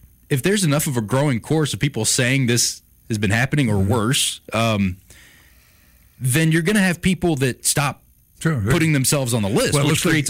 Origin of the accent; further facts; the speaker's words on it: United States; As just a human being, and as an American, you'd go, surely not